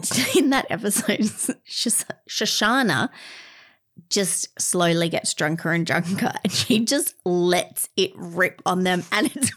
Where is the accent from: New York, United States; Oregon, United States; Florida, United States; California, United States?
New York, United States; New York City; I just didn't have that chip on my shoulder of being a New Yorker.